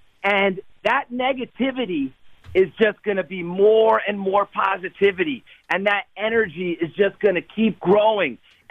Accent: Bethlehem, Pennsylvania, United States; I'm from Bethlehem. Saquon, right around the corner in Whitehall. Jahan Dotson, right around the corner in Nazareth. Bethlehem, Concrete Charlie. Representing the EPC.

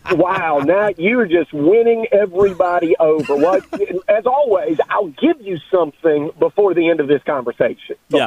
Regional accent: the South, United States; I grew up in the South, I think Richard Petty convinced me to take Goody's powders.

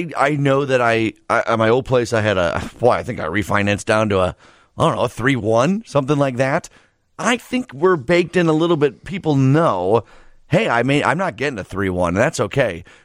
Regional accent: Downers Grove, Illinois, United States; Your office out in Downers Grove, right? My hometown.

